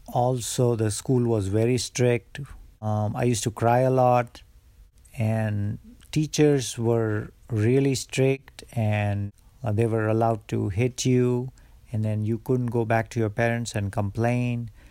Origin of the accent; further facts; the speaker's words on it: Morbi, Gujarat, India; at the age of 7, I was sent to a boarding school 60 miles away from my hometown of Morbi, in a city called Rajkot.